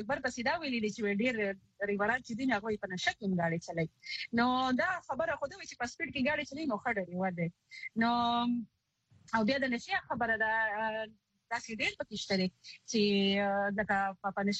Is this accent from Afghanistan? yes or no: no; Karachi, Sindh, Pakistan; زه خو په کراچۍ کې پیدا لوي شو